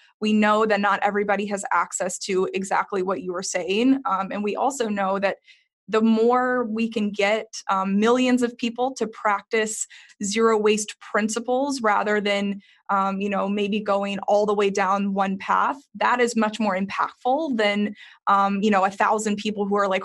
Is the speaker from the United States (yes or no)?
yes; Texas, United States; like I said, I grew up in Texas and same thing.